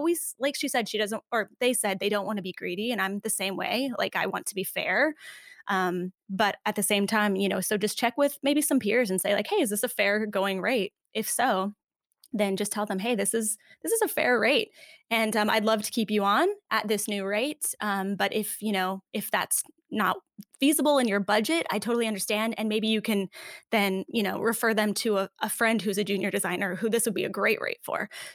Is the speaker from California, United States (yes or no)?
yes; California, United States; It's like, I hate telling people I'm from Orange County because they immediately have in their mind